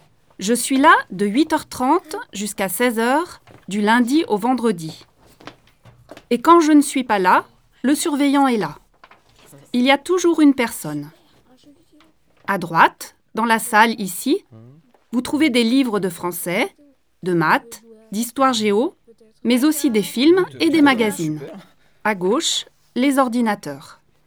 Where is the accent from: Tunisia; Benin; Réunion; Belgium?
Belgium; Brussels, Brussels-Capital Region; now in France; Je suis en France depuis 2 mois seulement. Je viens de Bruxelles, et là-bas, en Belgique, 90, c'est 90.